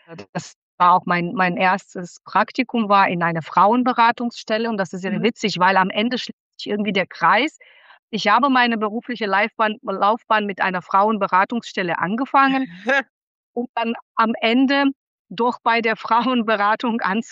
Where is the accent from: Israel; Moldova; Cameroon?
Moldova; German is a second language; moved away as an adult; now in Germany; Ich komme aus Moldawien ursprünglich, also ehemalige Sowjetunion, und mit 19 bin ich nach Deutschland gekommen zum Studium.